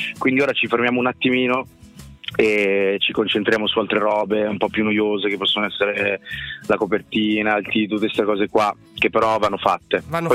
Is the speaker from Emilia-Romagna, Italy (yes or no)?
no; Milan, Lombardy, Italy; Siamo di Milano.